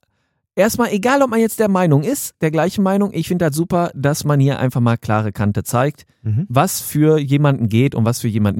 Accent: North Rhine-Westphalia, Germany; accent: Ruhrpott

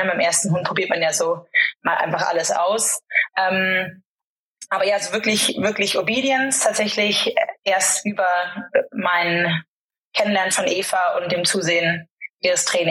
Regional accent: Munich, Bavaria, Germany; now in England; Ursprünglich komme ich aus Minger, aus dem wunderschönen Oberbayern.

